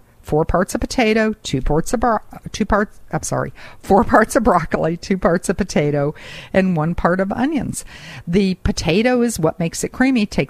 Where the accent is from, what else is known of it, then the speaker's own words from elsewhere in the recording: the South, United States; Well, I grew up in the South.